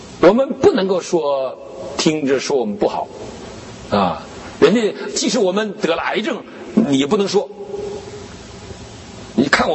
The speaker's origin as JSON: {"language": "Chinese", "country": "China"}